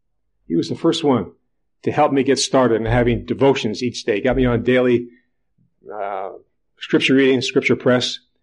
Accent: Yonkers, New York, United States; when we were growing up in Yonkers

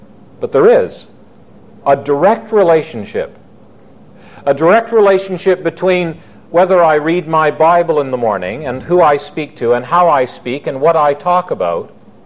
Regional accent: Scotland, United Kingdom; Well, I'm a Scotsman

